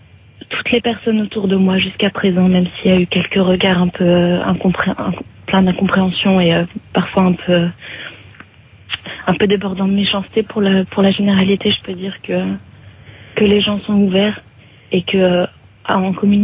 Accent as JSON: {"language": "French", "country": "France", "tie": "born or raised there", "said": "je suis française, née de parents français. J'ai grandi en France dans la religion catholique, et puis je me suis posé plein de questions à l'adolescence, et je suis devenue athée."}